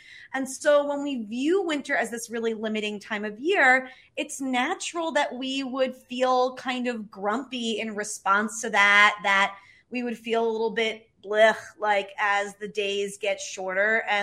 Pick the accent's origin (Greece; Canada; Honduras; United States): United States; New Jersey; moved away as an adult; So I'm originally from New Jersey, from the Jersey Shore, where, you know, we care a lot about summer. And I moved to northern Norway to a city called Tromsø